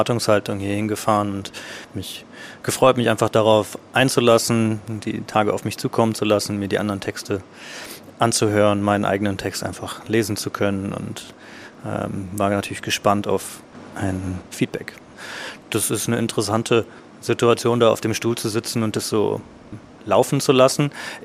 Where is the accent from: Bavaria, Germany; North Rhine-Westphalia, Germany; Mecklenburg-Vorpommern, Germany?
North Rhine-Westphalia, Germany; Bonn; ich komme aus Bonn.